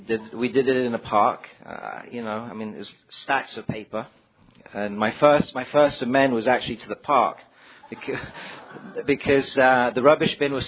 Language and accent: English; Hong Kong; born there; also born or lived in England; And I was born in Hong Kong. I'm French, educated in England. And I got sober in Los Angeles.